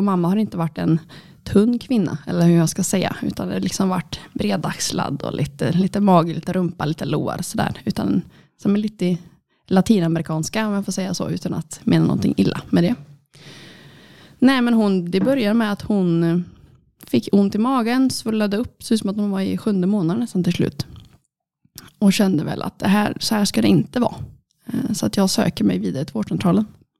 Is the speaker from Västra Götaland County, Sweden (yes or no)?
yes; Trollhättan, Västra Götaland County, Sweden; född 95 då. Så fyller snart 27 år gammal. Jag kommer från Trollhättan och botar hela mitt liv. Och har alltid bott på landet med min mamma.